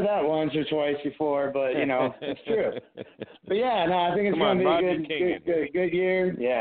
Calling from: Minnesota, United States; I'm calling from Minnesota and Happy New Year from Minnesota.

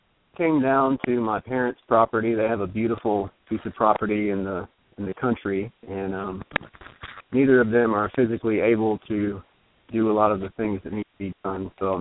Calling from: Starkville, Mississippi, United States; I am calling from Starkville, Mississippi, but you might recognize the 828 area code. I usually reside in Asheville, North Carolina.

